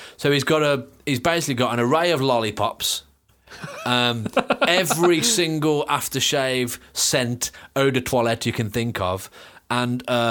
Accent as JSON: {"language": "English", "region": "England", "country": "United Kingdom", "said": "I'm very English, and he's an entrepreneur, isn't he?"}